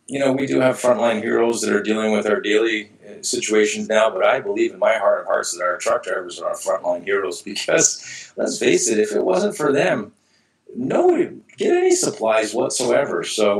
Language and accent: English; Canada; being a Canadian myself